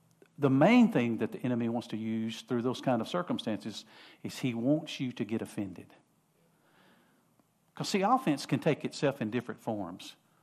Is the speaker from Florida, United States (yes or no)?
yes; Winter Haven, Florida, United States; born there; my natural family that I was born into on this earth in Winter Haven, Florida, when I was born in Winter Haven